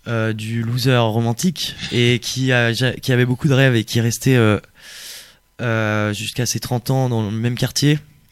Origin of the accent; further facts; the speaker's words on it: Paris, Île-de-France, France; born there; Non, je suis né à Paris.